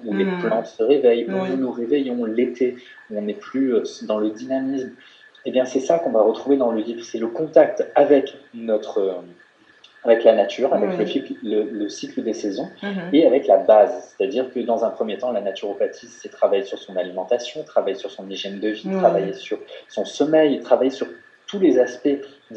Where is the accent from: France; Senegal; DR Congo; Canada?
Canada; Quebec; moi je viens du Québec et là-bas, au Canada